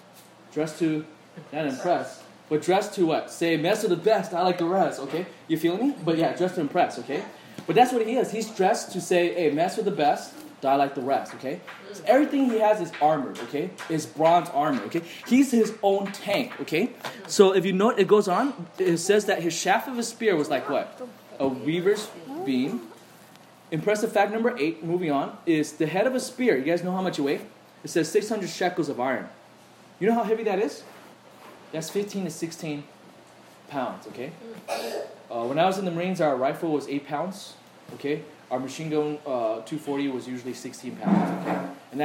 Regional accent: United States; I was like, no, I'm not imperial. I'm American.

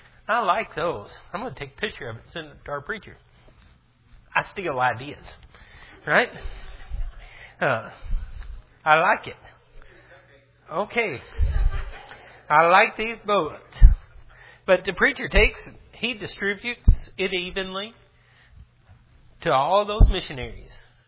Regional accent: St. Augustine, Texas, United States; I can't be in DeRidder, Louisiana, and in my hometown of St. Augustine, Texas, and in Kenya

